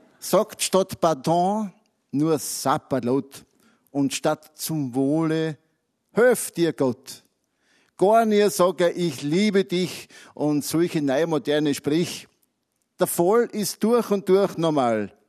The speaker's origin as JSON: {"language": "German", "town": "Stiwoll", "region": "Styria", "country": "Austria", "said": "ich bin aus Stivol, also sind wir draufgekommen, dass wir fast Tür an Tür wohnen, weil Stivol ist ja riesengroß."}